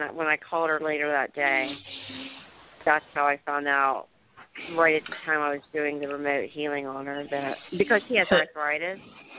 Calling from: New Jersey, United States; in New Jersey.

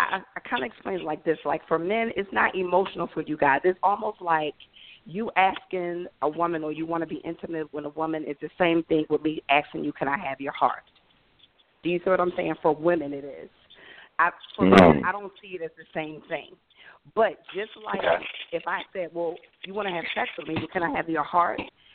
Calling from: Raleigh, North Carolina, United States; Yes, this is … I'm from Raleigh.

